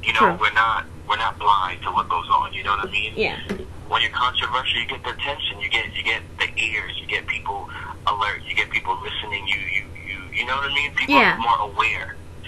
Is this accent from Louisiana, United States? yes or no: no; Atlanta, Georgia, United States; I was raised in Atlanta, so it feels really, really good to come back here.